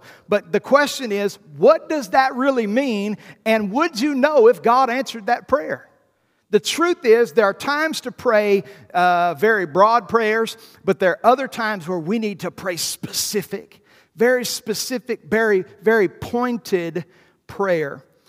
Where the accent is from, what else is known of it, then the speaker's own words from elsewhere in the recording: the South, United States; because I'm from the South and I'm from the country